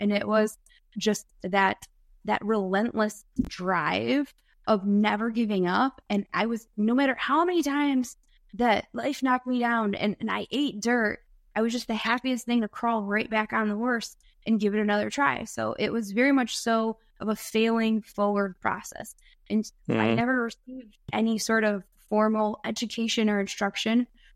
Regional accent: Michigan, United States; I grew up just outside of Detroit in the suburbs.

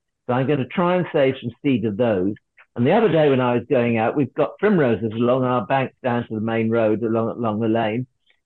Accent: East of England, United Kingdom; I said, I'm from Norfolk.

